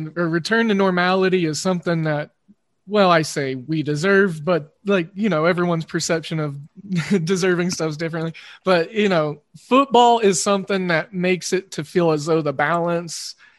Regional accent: Oklahoma, United States; I'm an Oklahoma State fan. I grew up in Oklahoma. I'm outside of Oklahoma City now.

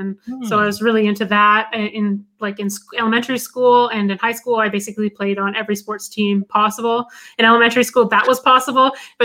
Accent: West Coast, United States; born there; So I was born on the West Coast, which is a big, you know, ski area because there's a lot of the bigger mountains.

